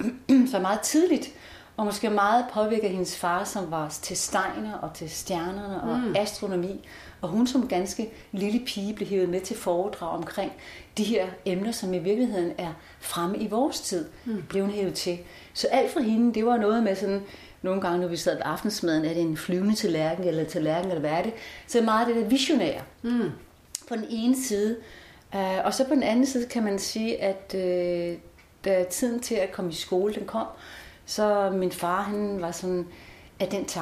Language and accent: Danish; Næstved, Zealand, Denmark; Og der, hvor jeg voksede op, det er en by, der hedder Næstved, på Sydsjælland.